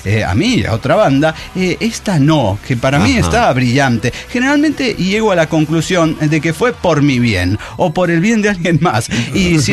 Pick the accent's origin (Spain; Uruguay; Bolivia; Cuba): Bolivia; Tarija; viajo por todo el departamento de Tarija revisando obras de saneamiento. Esto está saneado, esto no está saneado. Conociendo más de mi tierra